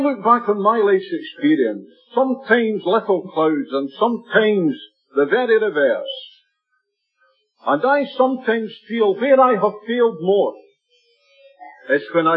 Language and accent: English; Scotland, United Kingdom; Now, I don't think I'm too much different from you, although I'm a Scotsman.